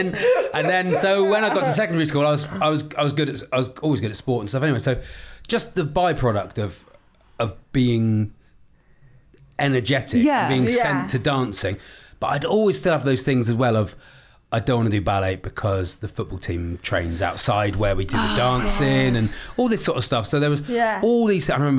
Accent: Newton Abbot, South West England, United Kingdom; born there; I was born in Newton Abbott. Born in Newton Abbott Hospital.

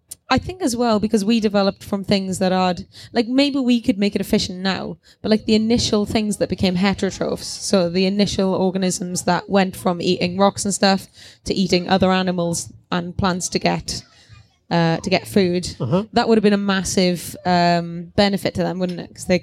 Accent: Wales, United Kingdom; I think my sense of smell is cancelled out by being Welsh.

